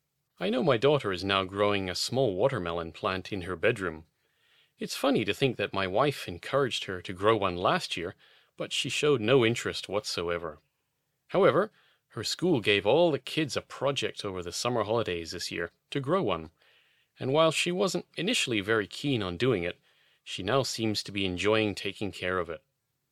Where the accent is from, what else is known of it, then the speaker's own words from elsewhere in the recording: Sweden; I remember growing up in Sweden in the 1980s and going to the candy store every Saturday with my parents to get some candy.